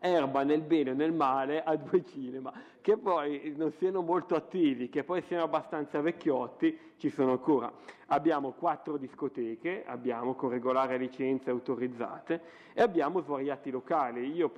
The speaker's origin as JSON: {"language": "Italian", "town": "Erba", "region": "Lombardy", "country": "Italy", "tie": "born or raised there", "also_born_or_lived": "Cantù", "said": "Io vivo Erba da quando sono nato, non sono nato a Erba perché sono nato a Cantù, comunque vivo Erba da quando sono nato"}